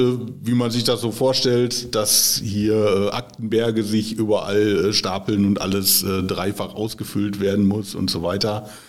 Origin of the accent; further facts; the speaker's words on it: Attendorn, North Rhine-Westphalia, Germany; born there; ich komme gebürtig aus Attendorn. Wohne jetzt in Ennis